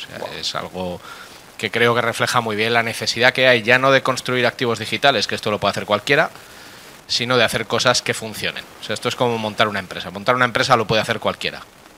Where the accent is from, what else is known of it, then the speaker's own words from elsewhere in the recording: Zaragoza, Aragon, Spain; soy de Zaragoza, la ciudad más importante del planeta.